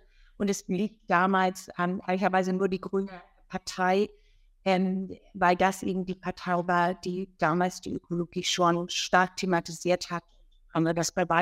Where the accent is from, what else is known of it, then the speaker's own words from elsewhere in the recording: Hamburg, Germany; Ja, ich bin die ersten Jahre in Hamburg-Langenhorn aufgewachsen, wo in der Tat meine Grundschullehrerin Loki Schmidt war. Dann sind wir aufs Land gezogen